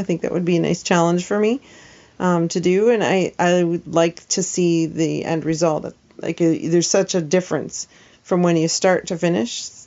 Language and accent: English; Canada; We're from Canada